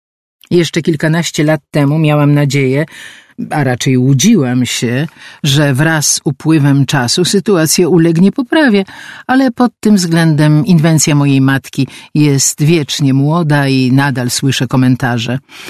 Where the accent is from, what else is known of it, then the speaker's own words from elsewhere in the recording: Warsaw, Masovian Voivodeship, Poland; Urodziłam się i mieszkam w Warszawie, co jest plusem i przekleństwem jednocześnie, ale o tym potem. Jak już wspomniałam, mam lat 58 plus